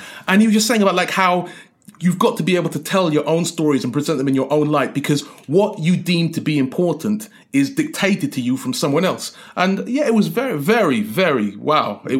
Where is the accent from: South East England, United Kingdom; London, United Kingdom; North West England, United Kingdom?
London, United Kingdom; once they realised I was from London, they kept on knocking on my door.